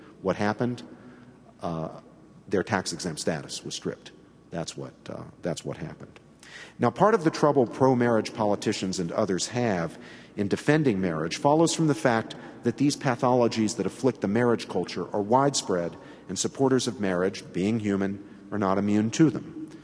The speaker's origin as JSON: {"language": "English", "region": "New Jersey", "country": "United States", "said": "We had in my home state of New Jersey a Methodist institution which lost the tax-exempt status for a piece of its property."}